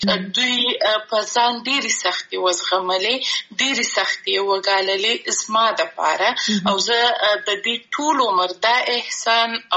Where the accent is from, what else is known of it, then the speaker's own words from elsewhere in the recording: Afghanistan; زه د افغانستان یم او زه همیشه دا دعوه کوم چې زه د افغانستان یم یعنی ټول افغانستان راته ګران دی